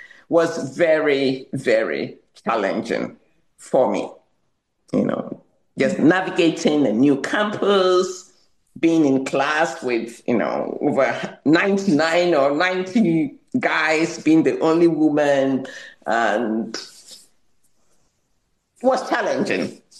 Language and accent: English; Ghana; So, growing up in Ghana, you know, I've mentioned I'm a math major.